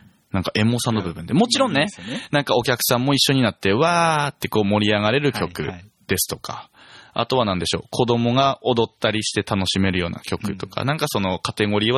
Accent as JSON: {"language": "Japanese", "town": "Inakadate", "region": "Aomori", "country": "Japan", "lives_now": "Hirosaki, Japan", "said": "あの私も今田舎館村出身 で、"}